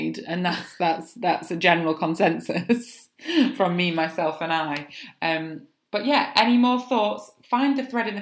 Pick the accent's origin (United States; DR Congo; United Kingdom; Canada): United Kingdom; East Midlands; I'm a sausage snob. I'm from Lincolnshire.